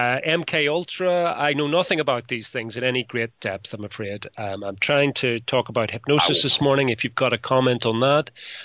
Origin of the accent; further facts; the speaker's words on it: Ireland; I'm actually not from Dublin. I'm from another part of Ireland.